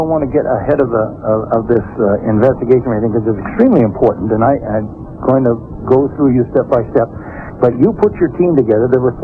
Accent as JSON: {"language": "English", "country": "United States", "said": "that would have surprised me as an American, too, I think."}